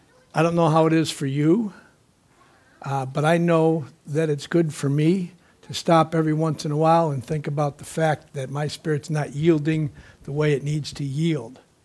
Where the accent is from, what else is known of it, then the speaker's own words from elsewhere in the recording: Buffalo, New York, United States; Thinking about that the other day, I thought about growing up in Buffalo.